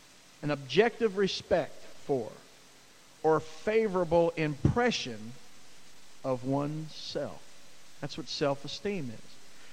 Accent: East Coast, United States; but I'm from the East Coast, and the West Coast is not the only place where weirdos are.

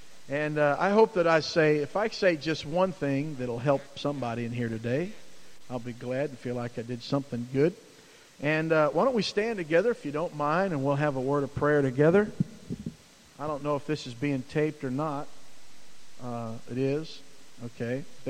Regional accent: East Coast, United States; but I'm from the East Coast, and the West Coast is not the only place where weirdos are.

